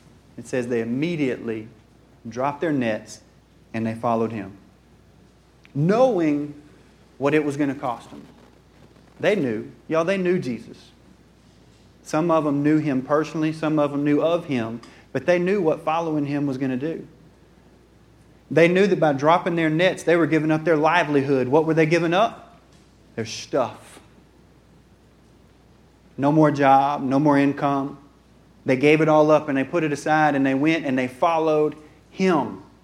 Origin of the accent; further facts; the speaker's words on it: Mississippi, United States; It was bumper to bumper, and I'm like, oh my God, you know, I'm from Mississippi, man.